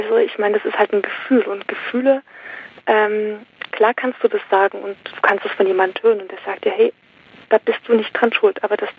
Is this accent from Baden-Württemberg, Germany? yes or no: no; Saxony, Germany; born there; ich bin in Sachsen geboren